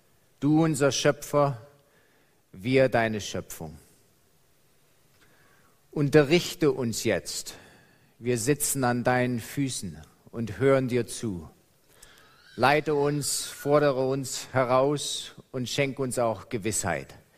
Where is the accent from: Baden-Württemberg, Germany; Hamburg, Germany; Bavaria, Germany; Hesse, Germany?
Bavaria, Germany; Buxheim; Ich bin in Marburg an der Lahn geboren, dann in Buxheim in Bayern aufgewachsen. Und dann in Feuerbach in Stuttgart, da ist meine Familie